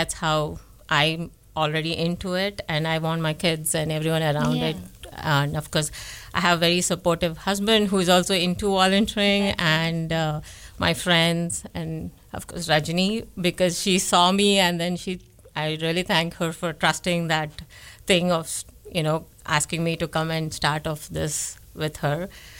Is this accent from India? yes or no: yes; India; I'm an architect from India and a mom of two wonderful boys.